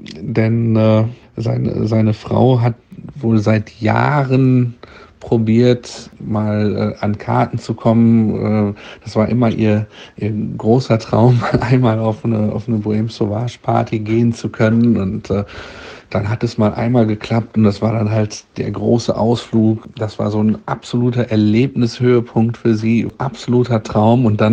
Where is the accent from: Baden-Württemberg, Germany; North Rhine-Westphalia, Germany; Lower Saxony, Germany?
North Rhine-Westphalia, Germany; Gütersloh; Denn ich komme aus Gütersloh in Ostwestfalen.